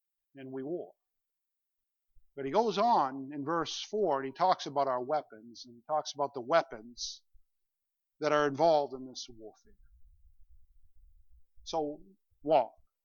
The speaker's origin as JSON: {"language": "English", "town": "East Benton", "region": "Maine", "country": "United States", "tie": "born or raised there", "said": "But I was raised in East Benton, Maine. Now, that's a little tiny place, smaller than Stratton, if you can imagine."}